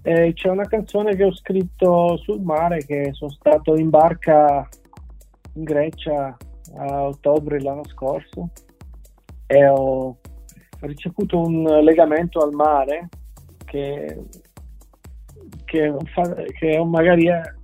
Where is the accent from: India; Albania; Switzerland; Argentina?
Switzerland; born there; Italian is a second language; Io sono nato in Svizzera e l'inglese qui è una lingua che si parla a scuola e dappertutto e mi veniva più facile dell'italiano.